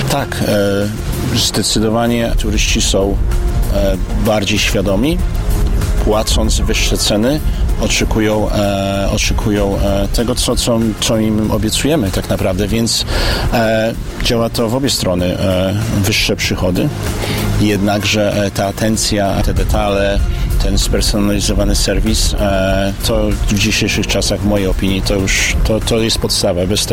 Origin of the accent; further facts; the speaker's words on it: Lower Silesian Voivodeship, Poland; Ja sam, przyznam się, nie jestem z Karpacza. Urodzony i wychowany na Dolnym Śląsku.